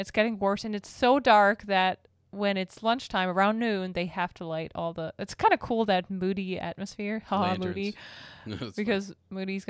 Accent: Germany; English is a second language; You know, I'm from Germany

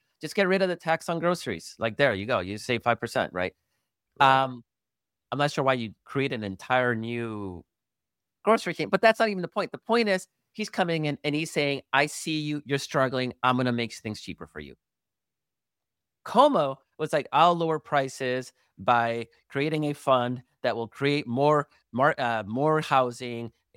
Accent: Chicago, Illinois, United States; I was just in Chicago because, you know, I'm originally from Chicago.

